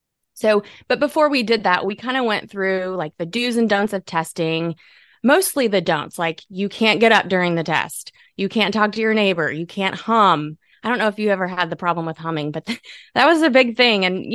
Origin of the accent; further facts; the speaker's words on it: Indiana, United States; now in Tennessee, United States; And I'm originally from Indiana. Go Hoosiers.